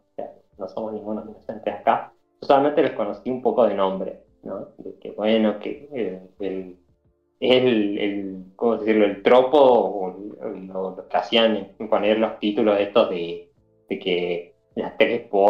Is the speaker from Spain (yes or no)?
no; Argentina; Yo soy argentino.